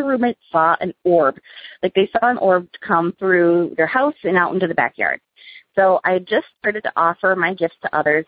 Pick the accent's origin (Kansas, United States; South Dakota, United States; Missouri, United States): South Dakota, United States; Sioux Falls; I am from Sioux Falls, South Dakota.